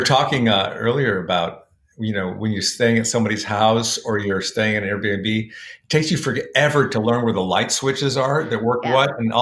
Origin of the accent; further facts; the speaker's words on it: Connecticut, United States; I remember the first time I went to the improv, I was from Connecticut.